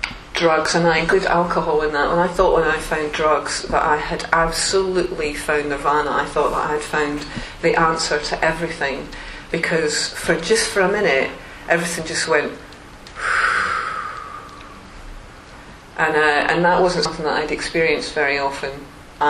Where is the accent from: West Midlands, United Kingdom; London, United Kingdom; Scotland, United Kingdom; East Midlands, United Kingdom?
Scotland, United Kingdom; I was brought up in Scotland, and there's a fair amount of drinking that goes on in Scotland.